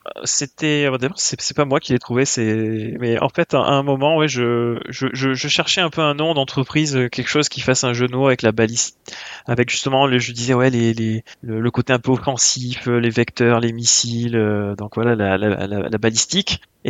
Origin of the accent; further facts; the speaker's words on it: France; ils savent même pas que je suis français, en fait.